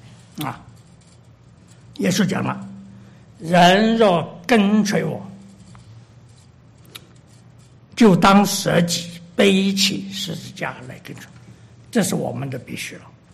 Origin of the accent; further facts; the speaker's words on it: China; 所以我们中国人讲的好啊